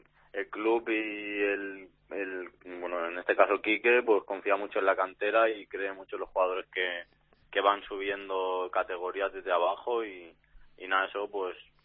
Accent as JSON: {"language": "Spanish", "town": "Esparreguera", "region": "Catalonia", "country": "Spain", "tie": "born or raised there", "said": "yo empecé pues en mi pueblo a jugar a fútbol sala."}